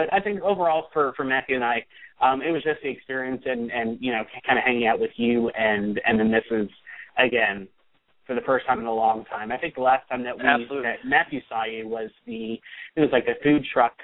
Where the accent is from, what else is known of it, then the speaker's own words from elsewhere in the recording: Ireland; I got the fish and chips because I'm Irish